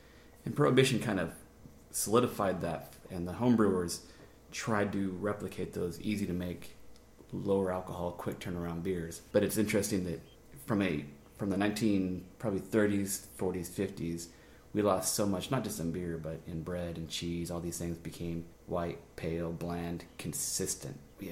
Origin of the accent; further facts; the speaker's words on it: Oregon, United States; I grew up in Oregon.